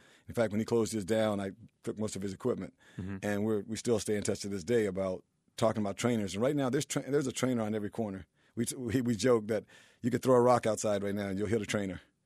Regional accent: Mississippi, United States; moved away as an adult; now in Orlando, United States; And I've been born and raised in Mississippi, you know, up until I was 21 and graduated from Mississippi State. I've never seen a city like this.

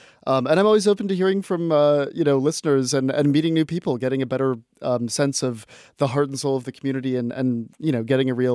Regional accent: Minnesota, United States; listening to Minnesota Public Radio in my home state of Minnesota.

